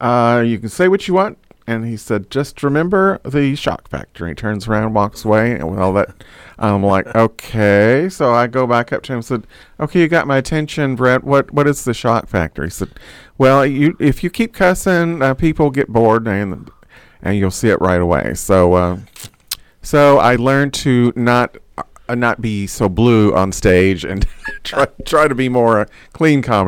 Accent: Highview, Kentucky, United States; Well, I grew up in Highview. I actually live in a little city near Audubon Park called Parkway Village.

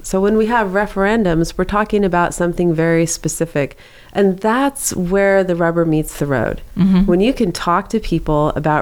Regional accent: Washington, United States; I grew up in Puget Sound, which is, well, not in Puget Sound, on Puget Sound, on the shores in Washington State, just south of Seattle.

